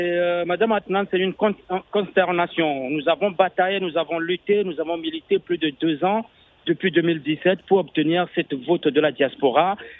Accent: Togo; Je suis togolais, je ne suis d'aucun parti politique, je suis juste togolais

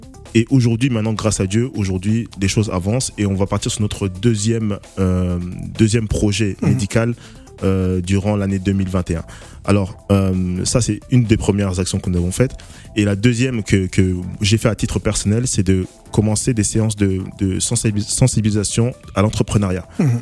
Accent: France; moved away as an adult; Je suis né, grandi en France, et j'ai toujours voulu partir

